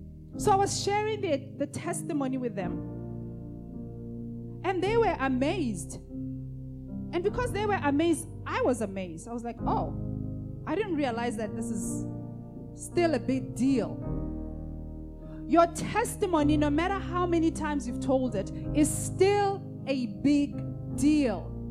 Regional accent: Botswana; I went back to my home country, because this was in South Africa. I went back to Botswana

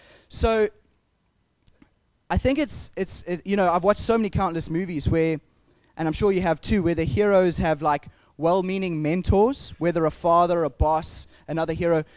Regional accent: Zimbabwe; some of you know this from my accent. I come from Southern Africa. I grew up on a farm in Zimbabwe. My grandfather, grandma, uncle, aunt, three cousins, mom, dad, sister, and I all lived on this farm

